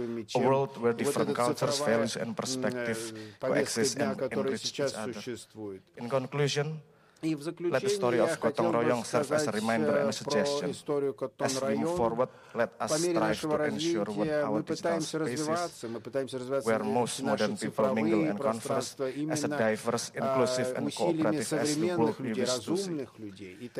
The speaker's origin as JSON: {"language": "English", "country": "Indonesia", "said": "Ladies and gentlemen, I come from Indonesia"}